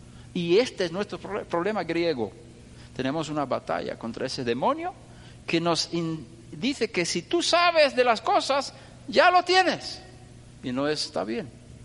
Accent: Sweden; Hemos vivido ahí como 25 años, más o menos. O 20. No hemos llegado a 25. Pero nos criamos en Suecia.

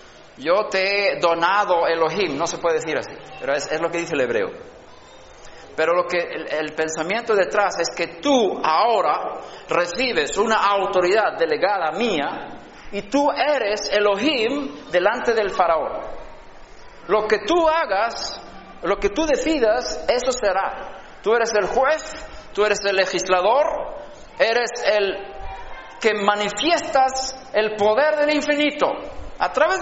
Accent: Sweden; Spanish is a second language; yo aprendí sueco de pequeño, yo soy de Suecia, cuando fui a España

